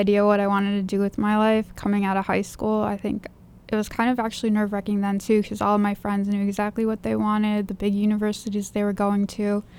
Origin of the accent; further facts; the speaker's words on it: Schaumburg, Illinois, United States; yeah, I'm actually from Schaumburg, so not too far away at all.